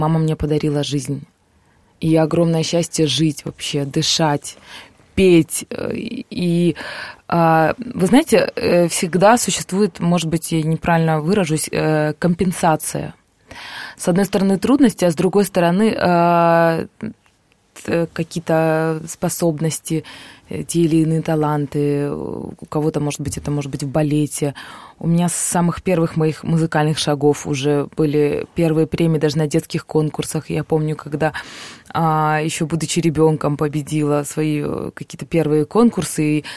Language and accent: Russian; Georgia; also born or lived in Aktobe, Kazakhstan; я из Грузии с мамой и братом переехали во время войны в Казахстан, где жила мамина, живет мамина родная сестра, которая нам очень помогла. И после этого в маленький город Актобе, чудесный, замечательный город.